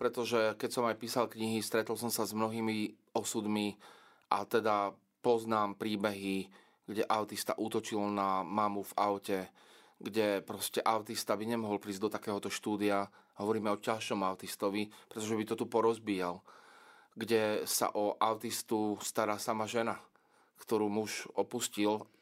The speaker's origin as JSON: {"language": "Slovak", "region": "Trnava Region", "country": "Slovakia", "said": "Bol som vychovaný v kresťanskej rodine, pochádzam z malej dediny pri Trnave."}